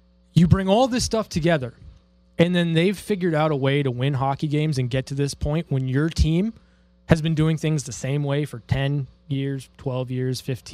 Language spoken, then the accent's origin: English; Los Angeles, California, United States; from L.A., so there were teams just there for the taking for me